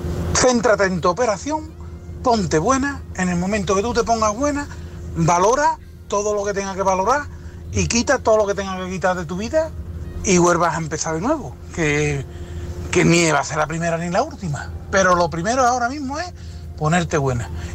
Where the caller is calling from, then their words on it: Seville, Andalusia, Spain; aquí de Sevilla.